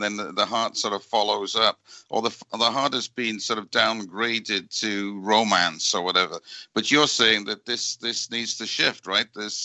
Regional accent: United Kingdom; We see it in Britain, you know, my home country

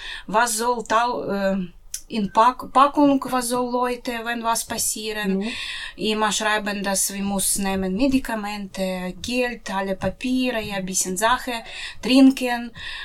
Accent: Chernihiv, Chernihiv Oblast, Ukraine; German is a second language; Ja, ich komme aus der Ukraine, aus Stadt Chernihiv. Chernihiv. Das ist Stadt 120 Kilometer von Kiew. Und meine Stadt liegt etwa 70 Kilometer von Grenze mit Weißrussland

